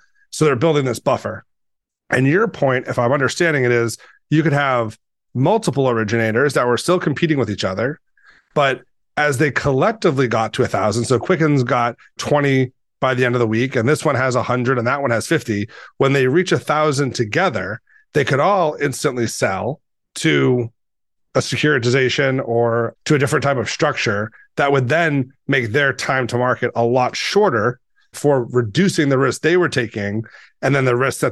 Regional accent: Boston, Massachusetts, United States; and I grew up in Boston and taxi medallions were considered the ultimate asset.

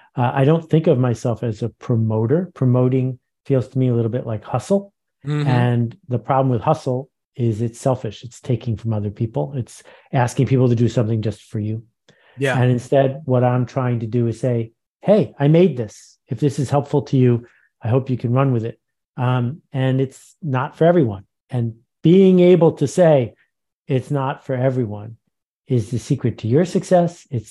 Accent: Buffalo, New York, United States; I grew up in Buffalo, New York. There were always strangers at our house.

